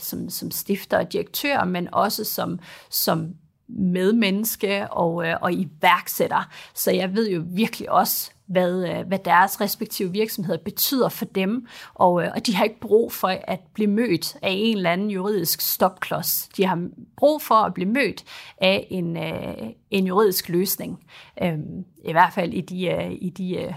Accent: Aalborg, North Denmark Region, Denmark; af en dansk mor og en libanesisk far. Og faktisk, ja, født og opvokset i Aalborg

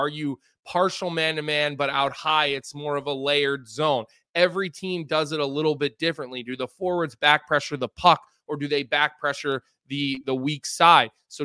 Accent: Philadelphia, Pennsylvania, United States; And I'm from Philadelphia.

